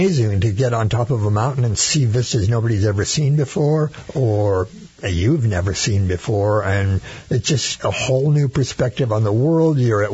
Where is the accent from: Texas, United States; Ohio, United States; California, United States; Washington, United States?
California, United States; Bishop; I grew up in Bishop, California, under one of the most beautiful places in the world, with the Eastern Sierra Escarpment rising 10,000 feet above overhead.